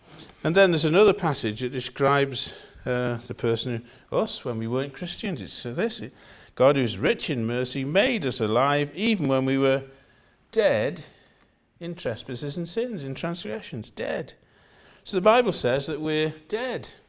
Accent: Connah's Quay, Wales, United Kingdom; Now, I come from Corners Quay in North Wales. So I'm really, though I'm Welsh, I have to say I know very little about sheep.

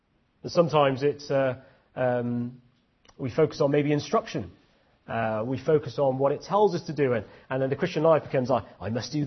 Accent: India; as you can probably tell, I'm Indian. I was born in India, raised in an Indian family. I'm 100% Indian.

